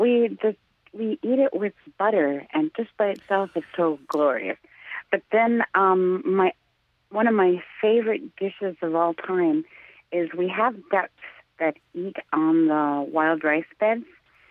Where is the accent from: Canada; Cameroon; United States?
United States; Yes, I'm Chippewa Indian. I've been harvesting wild rice since I was about 11. I'm in my 50s now.